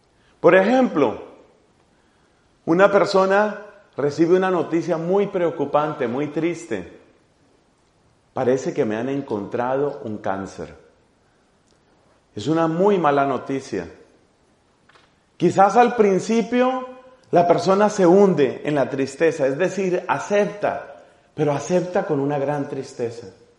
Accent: Colombia; also born or lived in Ireland; viví varios años fuera de mi país, yo soy colombiano, estuve viviendo 6 años en Irlanda.

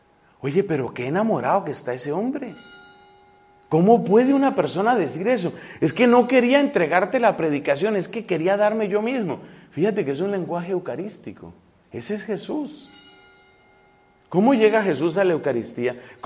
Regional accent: Colombia; precisamente en mi país, en Colombia, Cartagena de Indias

